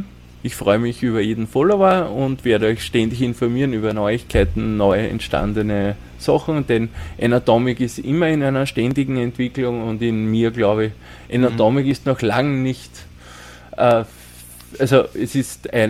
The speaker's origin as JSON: {"language": "German", "country": "Austria", "said": "Ich bin ein stolzer Österreicher."}